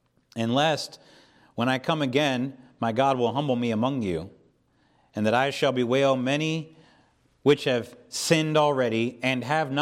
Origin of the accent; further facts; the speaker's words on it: Pennsylvania, United States; growing up in Pennsylvania, we get some of those snows